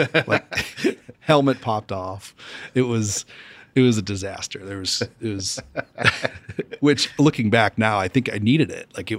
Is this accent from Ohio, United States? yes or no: yes; Cleveland, Ohio, United States; So just quick background, you know, I'm from Cleveland originally, West Side.